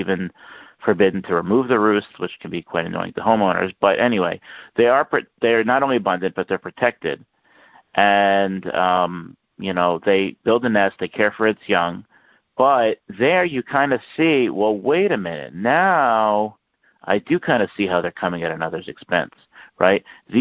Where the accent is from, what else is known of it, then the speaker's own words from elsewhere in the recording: Baltimore, Maryland, United States; in my hometown of Baltimore